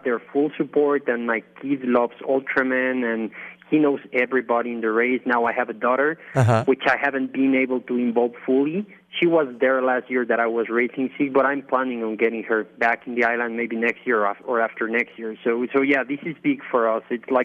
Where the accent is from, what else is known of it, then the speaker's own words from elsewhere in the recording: Mexico City, Mexico; Yeah, I grew up in Mexico City. I'll be here all my life. Some altitude. 3,000 meter elevation, 2,500.